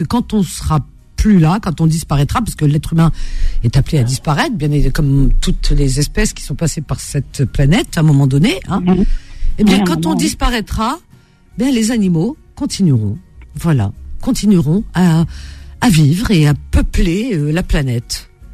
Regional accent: France; On est vraiment des terriens, on est français, terriens.

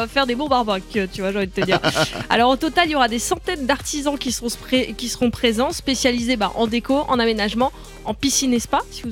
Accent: Strasbourg, Grand Est, France; born there; Je suis née à Strasbourg.

